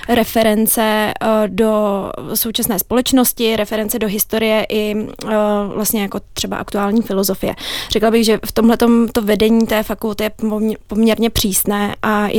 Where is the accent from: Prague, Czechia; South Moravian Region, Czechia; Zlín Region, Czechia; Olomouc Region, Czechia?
Prague, Czechia; sama přesto, že jsem z Prahy, tak tu scénu sleduju dlouhodobě